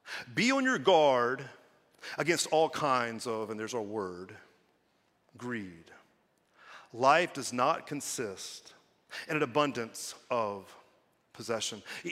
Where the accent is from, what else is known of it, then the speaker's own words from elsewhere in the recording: United States; I love our country. I'm an American. I am proud to be an American.